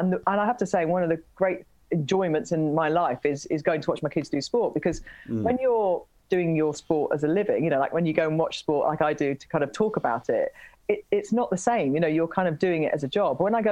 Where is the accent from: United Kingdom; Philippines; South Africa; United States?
United Kingdom; Leeds, Yorkshire and the Humber; But I'm from Leeds. I'm from a city. I didn't ride horses, right?